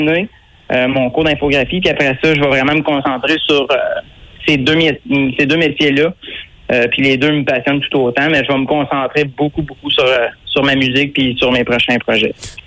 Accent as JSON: {"language": "French", "town": "Saint-Pierre-de-Wakefield", "region": "Quebec", "country": "Canada", "said": "Originairement, je viens de Saint-Pierre-de-Wakefield. Mais j'ai passé 10 ans à ma chambre."}